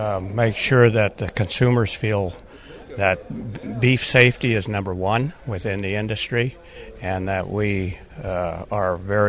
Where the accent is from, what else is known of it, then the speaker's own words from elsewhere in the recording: California, United States; I'm from Central California, and we're in dairy, but we also raise dairy beef.